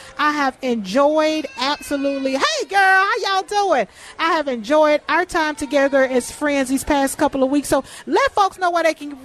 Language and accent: English; Texas, United States; I'm from Texas, and I tell you, the Midwest knows how to fair.